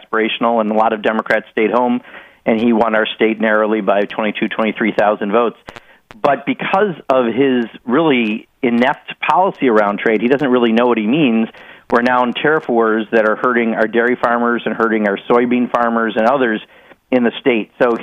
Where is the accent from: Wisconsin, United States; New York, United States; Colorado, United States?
Wisconsin, United States; let me give you some assurances, Tim, about my home state. I think he's got the biggest drop-off in Wisconsin of any state he won.